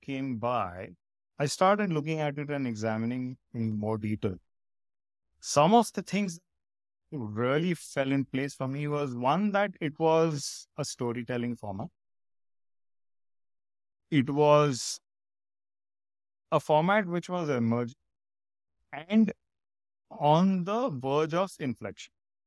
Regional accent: Andheri, Maharashtra, India; I grew up in Andheri, and we used to live in an apartment complex which had a big ground.

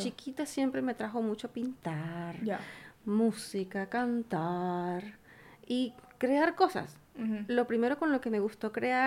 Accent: Venezuela; de la situación social, económica y política de mi país. Yo soy venezolana.

